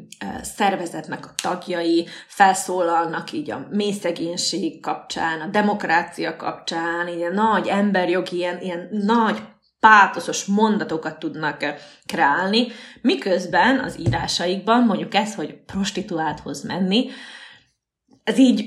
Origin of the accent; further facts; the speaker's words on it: Šamorín, Trnava Region, Slovakia; Én Somorján nőttem fel, ez egy kisváros Csalló közben, Dunaszerdehelytől 20 kilométerre